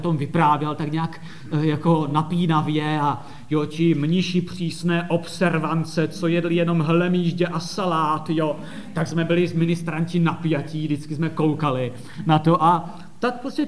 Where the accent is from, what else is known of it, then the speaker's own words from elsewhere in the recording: Soběšice, South Moravian Region, Czechia; A taky protože jsem od malička vyrůstal tady, já jsem ze Soběšic, takže to je 7 kilometrů odsud